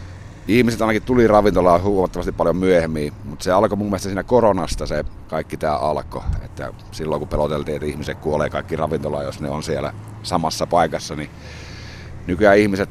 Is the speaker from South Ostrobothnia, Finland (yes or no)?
no; Hyvinkää, Uusimaa, Finland; now in Jyväskylä, Finland; tämä on niin kuin mun kotipaikka nykyään, että ei tuolla Hyvinkäällä ole muuta kuin vanhemmat ja veli enää